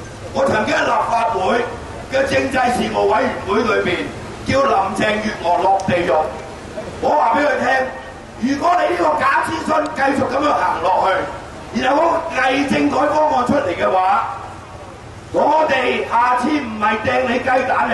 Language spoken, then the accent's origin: Cantonese; Hong Kong; 今日是一个本土运动新的起点，我是香港人